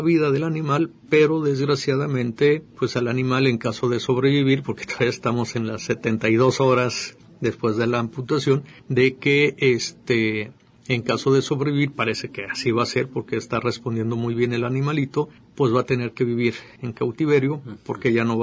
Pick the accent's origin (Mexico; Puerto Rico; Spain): Mexico; Jalisco; como mexicano y como jalisciense, pues es un privilegio haber nacido en este país con esta gran riqueza biológica que tenemos